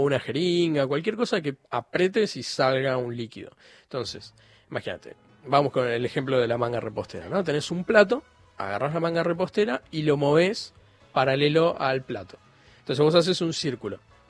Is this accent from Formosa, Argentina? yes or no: no; Buenos Aires, Argentina; yo nací en Pompeya, vivo en Pompeya